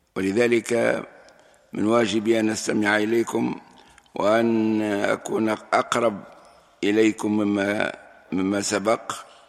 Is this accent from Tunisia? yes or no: yes; Tunisia; ثم مشكل عندنا في تونس، أن مشكل أنه شيطنة بعضنا لبعض